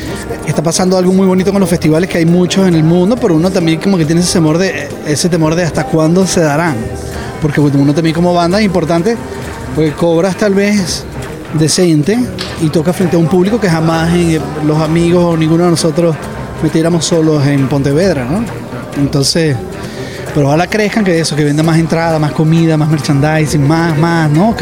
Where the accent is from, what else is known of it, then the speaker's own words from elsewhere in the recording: Venezuela; apoyando a todo lo que está pasando en Venezuela, porque nos afecta como venezolanos